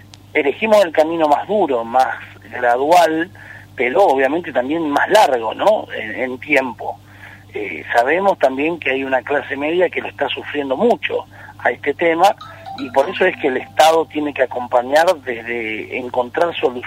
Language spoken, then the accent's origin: Spanish; Santa Fe, Argentina; como los santafesinos nos merecemos para los próximos 20, 30 años